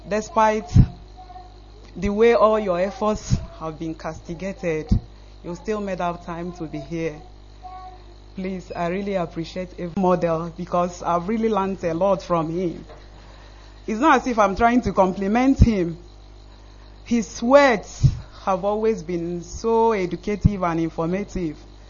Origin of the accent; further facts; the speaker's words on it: Imo, Nigeria; I come from Ami Ikenolo, local government of Imo State, Biafra land.